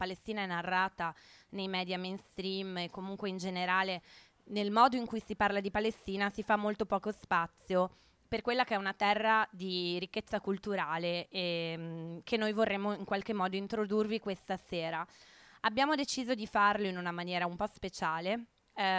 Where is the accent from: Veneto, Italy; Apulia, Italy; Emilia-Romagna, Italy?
Veneto, Italy; Padua; sono italo-palestinese. Anch'io sono cresciuta a Padova